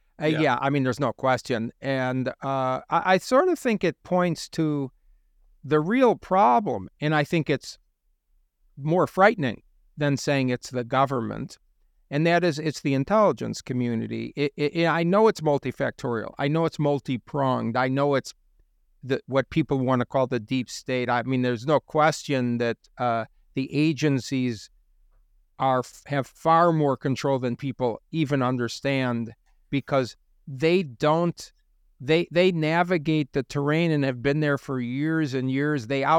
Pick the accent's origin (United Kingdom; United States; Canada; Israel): United States; Chicago, Illinois; I grew up in Chicago. That's why I can identify with that.